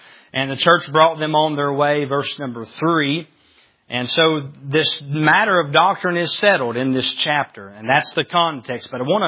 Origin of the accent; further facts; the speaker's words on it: Tennessee, United States; I am from East Tennessee.